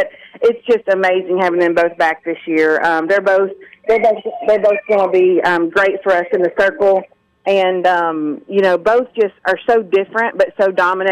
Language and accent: English; Nashville, Tennessee, United States; also born or lived in Kentucky; You know, I'm from Nashville, Tennessee, but my first head coaching job was in Kentucky